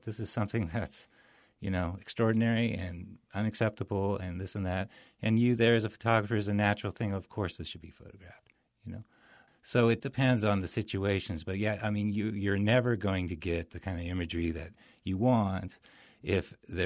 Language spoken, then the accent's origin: English; Visalia, California, United States; Well, I grew up in Visalia, town of Visalia.